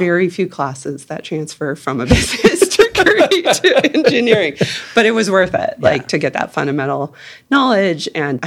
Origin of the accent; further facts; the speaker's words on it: St. Louis, Missouri, United States; I grew up in St. Louis and was on the Mississippi River.